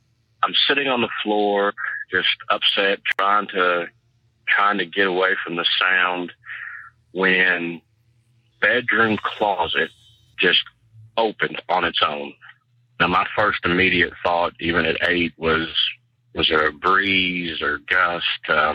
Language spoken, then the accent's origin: English; Louisville, Kentucky, United States; I'm from Louisville, Kentucky.